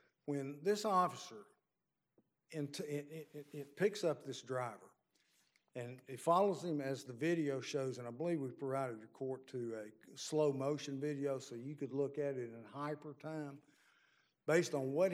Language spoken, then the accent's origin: English; Birmingham, Alabama, United States; I'm from Birmingham